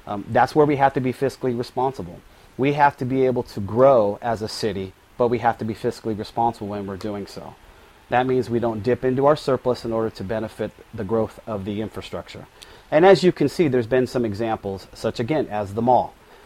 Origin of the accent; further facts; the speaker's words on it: Elk Grove, California, United States; Well, I was born and raised here in Elk Grove. I've been here for 45 years.